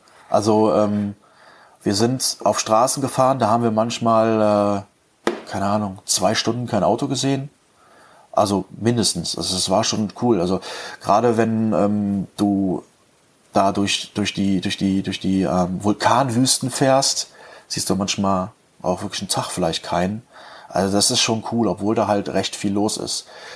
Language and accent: German; Cologne, North Rhine-Westphalia, Germany; Ich bin halt gebürtiger Kölner.